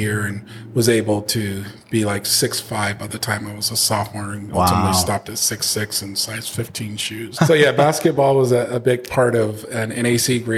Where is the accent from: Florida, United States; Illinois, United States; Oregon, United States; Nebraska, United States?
Oregon, United States; Portland; And so I grew up in Portland, and I grew up without my father.